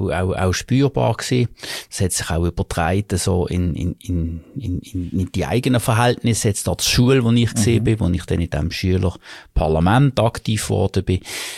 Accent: Basel, Basel-Stadt, Switzerland; Ich bin effektiv in Basel aufgewachsen. Ich bin in Basel geboren und habe auch mein Bildungsweg vorwiegend hier gemacht.

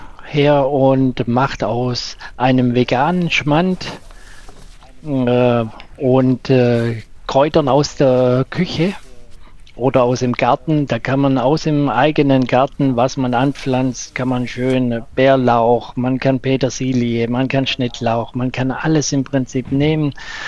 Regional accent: Göppingen, Baden-Württemberg, Germany; now in Bremen, Germany; Also ich komme aus Göppingen und bin aber seit circa 30 Jahren in fast ganz Deutschland mal unterwegs gewesen. Und zum Schluss hat es mich jetzt nach Bremen gezogen.

